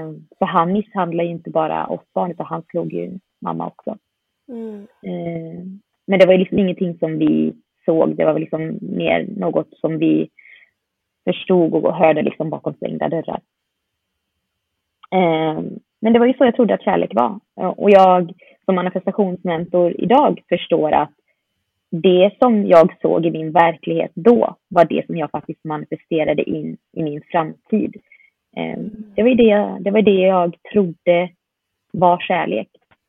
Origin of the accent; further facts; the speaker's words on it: Sweden; även om jag växte upp i ett svenskt, i så här idylliskt samhälle, och jag förstod att jag inte var som alla andra